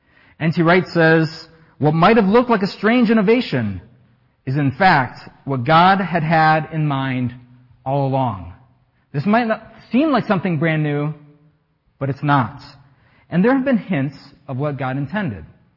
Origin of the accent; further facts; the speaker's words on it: France; also born or lived in United States; When I was growing up in France, people did.